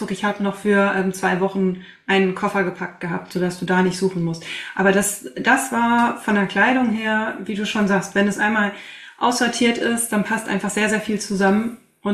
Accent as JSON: {"language": "German", "town": "Wesel", "region": "North Rhine-Westphalia", "country": "Germany", "tie": "born or raised there", "said": "Das ist ein Einzelhandelsgeschäft in meiner Heimatstadt Wesel und das ist einfach mal rund 350 Kilometer entfernt von hier."}